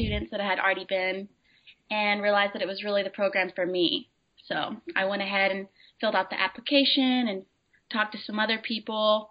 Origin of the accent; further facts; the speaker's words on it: Crossville, Tennessee, United States; Well, I'm from Crossville, Tennessee. I go to the University of Miami, where I'm studying microbiology and also Spanish.